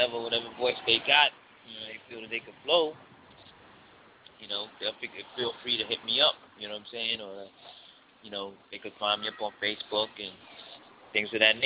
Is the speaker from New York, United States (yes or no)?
yes; Brooklyn, New York, United States; You know, I'm from Brooklyn, New York.